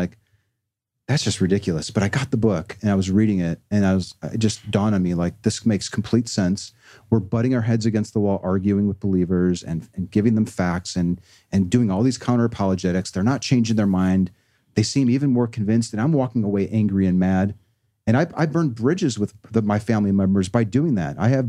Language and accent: English; Chicago, Illinois, United States; I was raised here in Chicago.